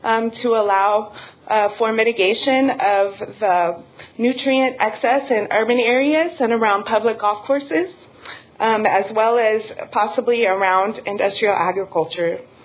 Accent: San Marcos, Texas, United States; I'm from San Marcos, Texas.

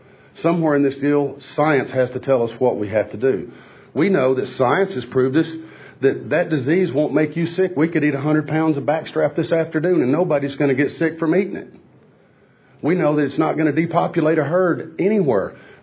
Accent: Texas, United States; I'm from Red River County.

